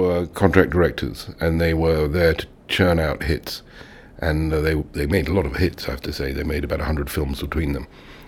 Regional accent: Ealing, London, United Kingdom; West London, I'm a West London boy, born in Ealing, within the site of Ealing Studios, where my dad was working. And then I grew up near Pinewood later on. And I love London

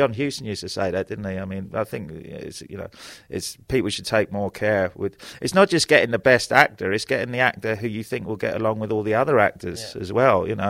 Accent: London, United Kingdom; No, I'm from South London. I get a nosebleed if I cross Waterloo Bridge, basically. But my family, my mother's from Sligo, my dad's from Galway

